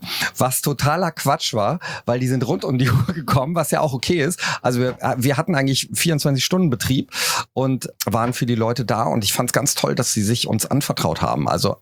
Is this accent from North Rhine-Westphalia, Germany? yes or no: yes; Cologne, North Rhine-Westphalia, Germany; ich komme ja aus Köln